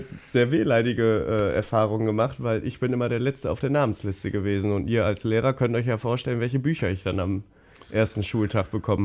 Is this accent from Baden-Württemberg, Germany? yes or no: no; North Rhine-Westphalia, Germany; ich bin halt ein Kind des Ruhrpotts